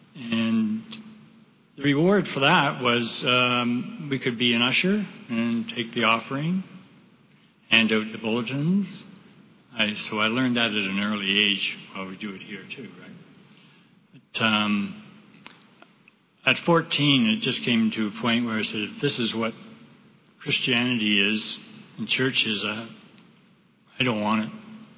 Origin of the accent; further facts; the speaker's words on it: Gravenhurst, Ontario, Canada; moved away as an adult; I grew up in a small town about 100 miles north of Toronto by the name of Gravenhurst.